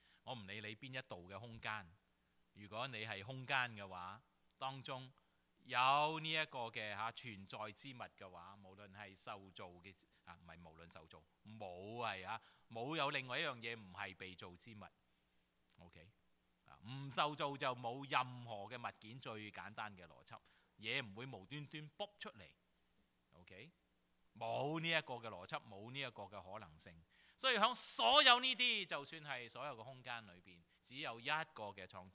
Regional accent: China; 我尤其是我们中国人

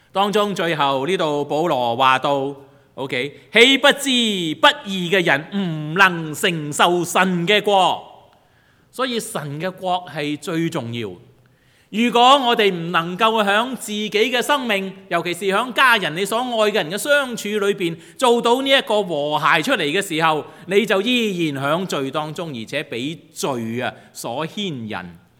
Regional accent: Taishan, Guangdong, China; 还记得我们是台山人

